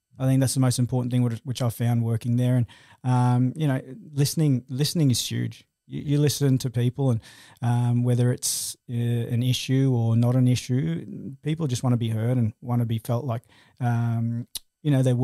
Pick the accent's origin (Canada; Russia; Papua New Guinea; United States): Papua New Guinea; You know, we're from Papua New Guinea, no idea what an aged care facility was.